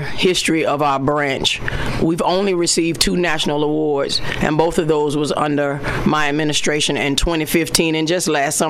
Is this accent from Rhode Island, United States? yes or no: yes; Rhode Island, United States; No, I was raised in Rhode Island, so our primary education, they taught us how to enunciate, pronunciate, and that was the thing.